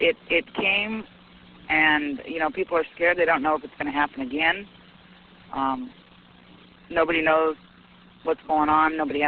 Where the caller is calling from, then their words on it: Arkansas, United States; North of Little Rock. We're 30 miles from Harrison, which is right almost on the border of Missouri.